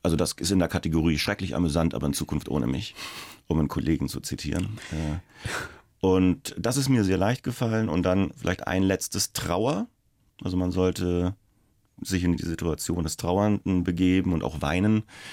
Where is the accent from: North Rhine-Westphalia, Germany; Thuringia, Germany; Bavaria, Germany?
Bavaria, Germany; Schweinfurt; du hast doch so eine Radiostation in Schweinfurt, also wo ich herkomme.